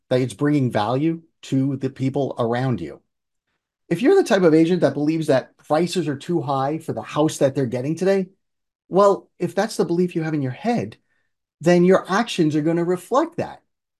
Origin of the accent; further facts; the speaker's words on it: United States; You know, we're from New York and New Jersey, so we say IDGAF, you know.